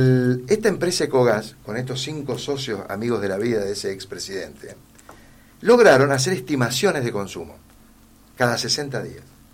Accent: Mendoza, Argentina; para nosotros como mendocinos.

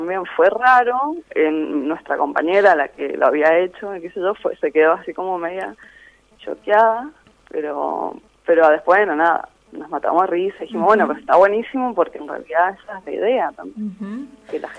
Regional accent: Godoy Cruz, Mendoza, Argentina; la mayoría somos de Godoy Cruz

